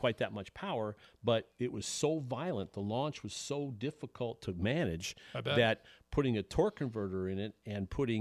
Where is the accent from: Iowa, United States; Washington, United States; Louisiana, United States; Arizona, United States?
Iowa, United States; because I'm originally from Iowa.